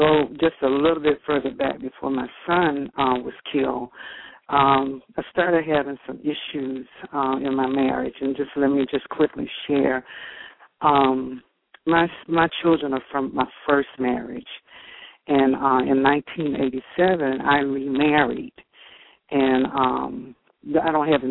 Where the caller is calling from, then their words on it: Fayetteville, North Carolina, United States; Fayetteville, North Carolina.